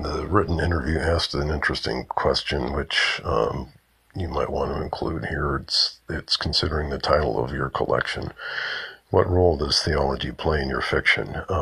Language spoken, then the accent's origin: English; Cedar Rapids, Iowa, United States; moved away as an adult; I grew up in Cedar Rapids, Iowa. I was born in 1956, and though I've been away since 1976, except for the 2 years I attended graduate school in Iowa City in the early 90s, I still have not gotten past it